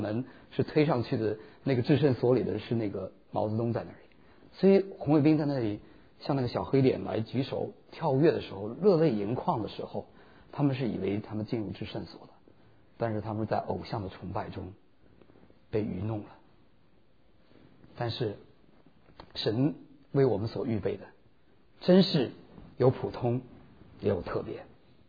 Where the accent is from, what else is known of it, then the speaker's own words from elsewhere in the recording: Lanzhou, Gansu, China; 但是我那时候在兰州长大，